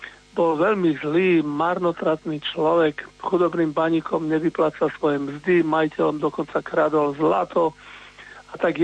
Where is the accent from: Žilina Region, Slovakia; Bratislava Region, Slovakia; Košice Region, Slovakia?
Bratislava Region, Slovakia; Svätý Jur; A práve ja som zo svätého Jura, bývam v svätom Jure